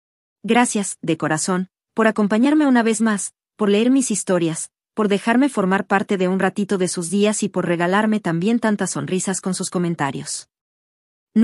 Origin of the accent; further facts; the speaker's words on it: Venezuela; moved away; soy venezolana y, aunque ya no viva en Venezuela, mi corazón siempre estará allá.